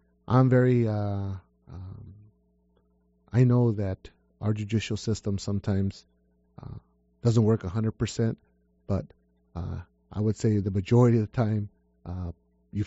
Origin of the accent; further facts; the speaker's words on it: United States; But I'm an American. At the end of the day, I'm an American.